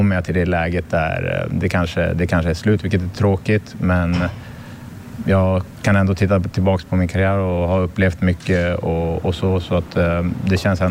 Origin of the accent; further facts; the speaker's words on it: Stockholm, Stockholm County, Sweden; Men jag har min familj här hemma i Stockholm och känner väl i alla fall att jag vill flytta hem hit till Stockholm.